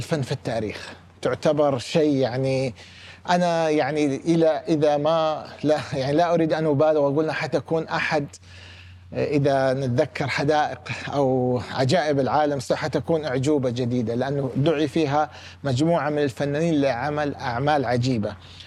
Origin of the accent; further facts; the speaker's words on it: Asir, Saudi Arabia; لو أنا لو قابلت نفسي وأنا صغير في قريتي في عسير